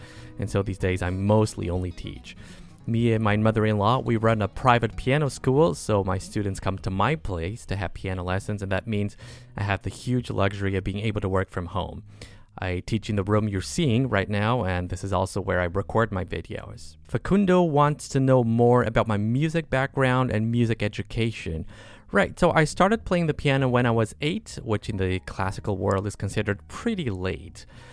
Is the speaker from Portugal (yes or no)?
yes; Portugal; I grew up in Portugal